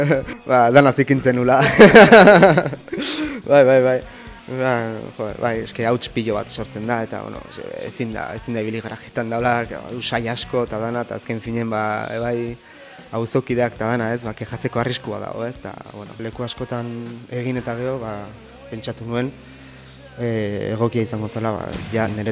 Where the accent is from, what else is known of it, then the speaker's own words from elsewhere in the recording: Bayonne, Nouvelle-Aquitaine, France; Jaio nintzen iparraldean, baian itsasondoan, han egon nintzen 14 urtez